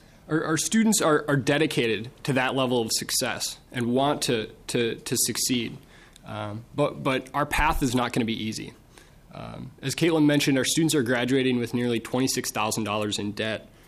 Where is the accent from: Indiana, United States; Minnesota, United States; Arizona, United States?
Minnesota, United States; Montevideo; I grew up in Montevideo, Minnesota. It's a small agricultural community in the southwest part of the state.